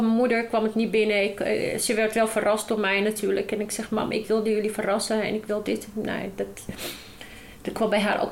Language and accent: Dutch; Morocco; Want bij ons in Marokko, de deuren zijn altijd open. Hè? Vooral in ons klein stadje.